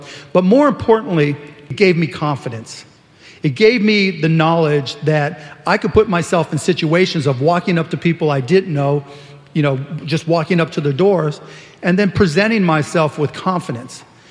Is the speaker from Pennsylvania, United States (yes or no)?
yes; Pittsburgh, Pennsylvania, United States; Her name was Lani Lazzari from my hometown of Pittsburgh.